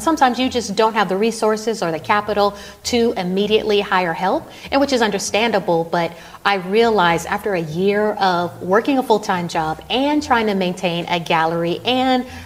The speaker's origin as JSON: {"language": "English", "town": "Detroit", "region": "Michigan", "country": "United States", "tie": "born there", "also_born_or_lived": "Houston", "said": "They are from Detroit. So I was born in Detroit, came to Houston, and there weren't entrepreneurs in my family."}